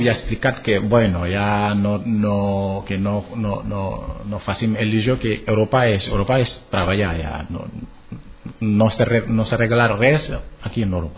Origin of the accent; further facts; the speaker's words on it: Senegal; Catalan is a second language; moved away as an adult; also born or lived in Côte d'Ivoire; jo vaig néixer en Costa d'Ivori i després vaig tornar a Senegal, on he fet el meu estudi fins al batxillerat.